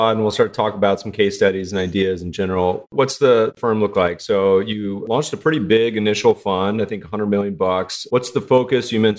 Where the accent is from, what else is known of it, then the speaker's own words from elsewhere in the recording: Colorado, United States; also born or lived in Tahoe; I grew up partially in Colorado and lived in Tahoe for a bit and had stayed in Jackson.